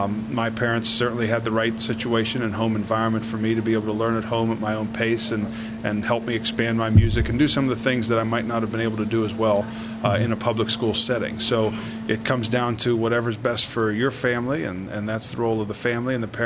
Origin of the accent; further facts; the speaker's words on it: Hindman, Pennsylvania, United States; Yes. I grew up in Hindman, which is southern Bedford County. I now live here in Bedford, right in the borough, so I've been here most of my life.